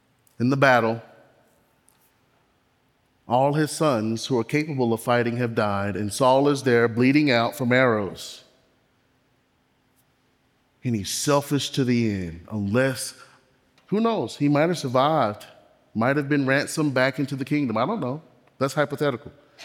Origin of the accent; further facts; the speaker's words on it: the South, United States; I grew up in the South. I'm a young black man.